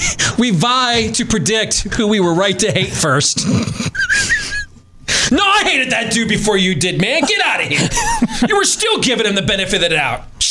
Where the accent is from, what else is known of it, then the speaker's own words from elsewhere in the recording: Iowa, United States; Yeah, I'm from Iowa.